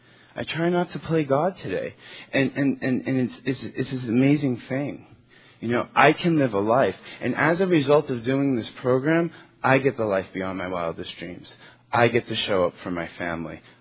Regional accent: New York, United States; I'm from New York.

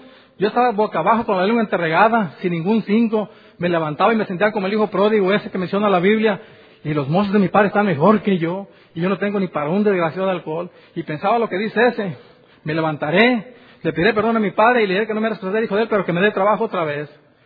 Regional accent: Colima, Mexico; Yo soy mexicano y vengo de Colima.

